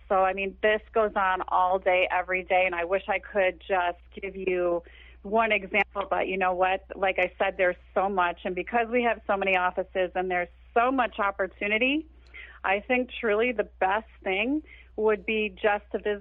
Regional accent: Buffalo, New York, United States; Well, because I grew up in Buffalo, our corporate office is in Buffalo, New York.

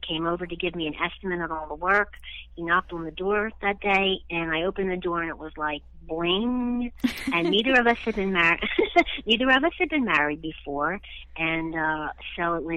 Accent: Gibbstown, New Jersey, United States; After my mom passed away, where I grew up in Gibbstown, the house needed a lot of work before it could be sold.

